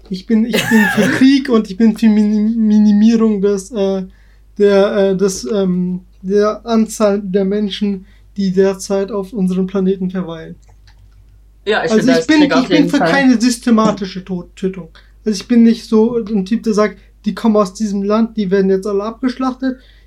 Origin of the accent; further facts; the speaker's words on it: Bavaria, Germany; Ich komme auch aus Bayern.